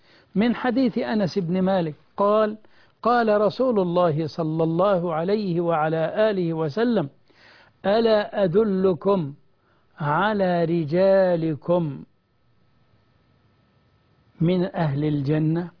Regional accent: Egypt; بلدنا مصر

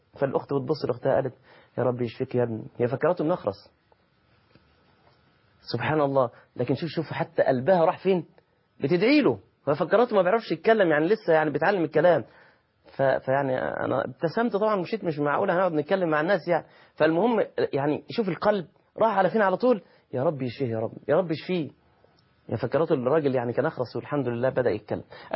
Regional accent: Egypt

